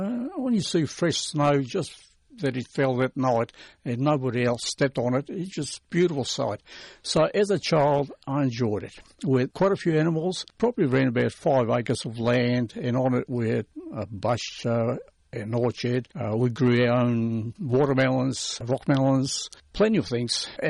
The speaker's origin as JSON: {"language": "English", "country": "North Macedonia", "moved": "yes", "said": "when I came from Macedonia, it was such a contrast between the village that I was born and Richmond, a tiny little suburb, packed with houses."}